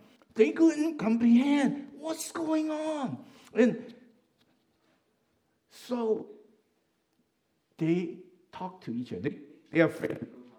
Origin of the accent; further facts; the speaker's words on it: Hong Kong; I grew up in Hong Kong. So typhoon number 10 means, woo, no school.